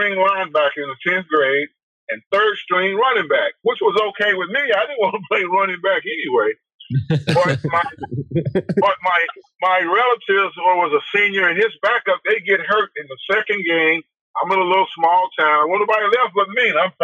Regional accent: St. Louis, Missouri, United States; now in Texas, United States; And growing up in St. Louis, then, Orlando Torpedo, Bob Gibson, Lou Brock, those was my heroes.

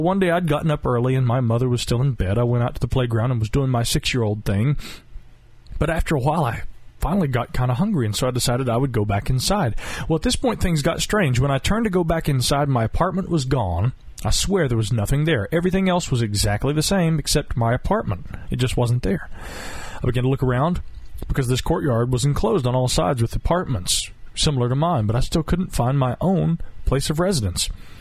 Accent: Candler, North Carolina, United States; Everyone thinks I'm from Texas, which is funny because I'm from right here in the Twin Cities of Inca Candler in western North Carolina.

